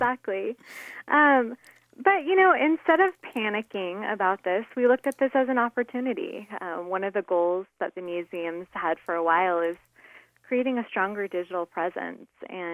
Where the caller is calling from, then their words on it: Naples, Florida, United States; I'm actually up in Naples, I'm the start of the other county.